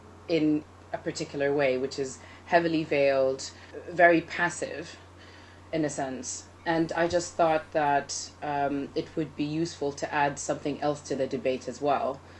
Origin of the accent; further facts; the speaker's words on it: Saudi Arabia; moved away as an adult; now in United Kingdom; I'm born and raised in Saudi Arabia. I moved to the UK to do my MA in Contemporary Arts at Oxford Brookes University.